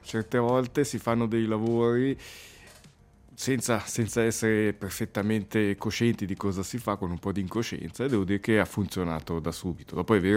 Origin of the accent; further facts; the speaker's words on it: Ticino, Switzerland; Siamo ticinesi, siamo in quattro, facciamo il vino.